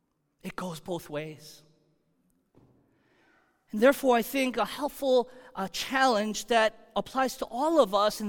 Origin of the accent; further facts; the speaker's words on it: Chicago, Illinois, United States; now in Connecticut, United States; Okay, I grew up in the suburbs of Chicago